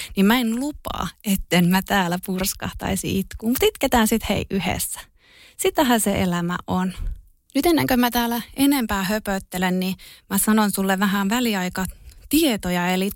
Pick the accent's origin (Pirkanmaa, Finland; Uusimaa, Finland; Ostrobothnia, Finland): Pirkanmaa, Finland; Tampere; accent: mix of Tampere dialect and Turku; now in Turku, Finland; tää on vähän tämmöistä sekoitus Tampereen murretta ja vähän ehkä Turkua. Mä oon siis Tampereelta kotoisin oleva, mutta nykyisin asunut jo kohta 8 vuotta Turussa.